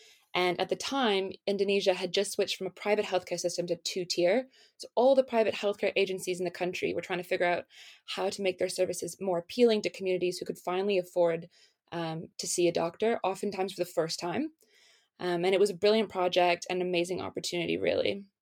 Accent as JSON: {"language": "English", "town": "Toronto", "region": "Ontario", "country": "Canada", "lives_now": "London, United Kingdom", "said": "I'm from Toronto, Canada, and I'm currently doing my MBA at Holt International Business School at their London campus."}